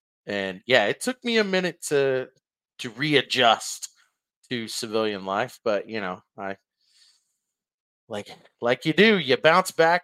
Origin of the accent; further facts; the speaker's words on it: Waco, Texas, United States; I grew up in Central Texas in Waco.